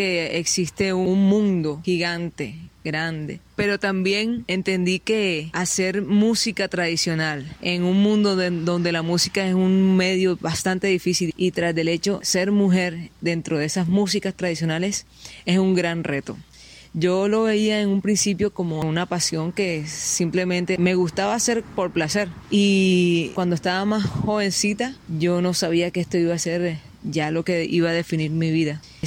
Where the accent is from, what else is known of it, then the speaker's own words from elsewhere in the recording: Barranquilla, Atlántico, Colombia; Tengo 36 años, soy barranquillera.